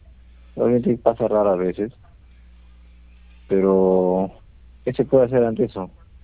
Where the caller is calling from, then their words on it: Puente Piedra, Lima, Peru; De Puente Piedra.